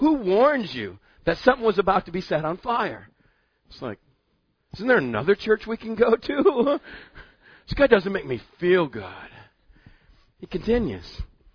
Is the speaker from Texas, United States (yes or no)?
yes; Texas, United States; I grew up in West Texas, grew up out in the desert of West Texas.